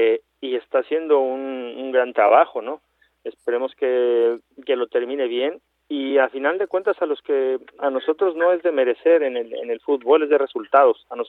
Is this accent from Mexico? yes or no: yes; Mexico; soy mexicano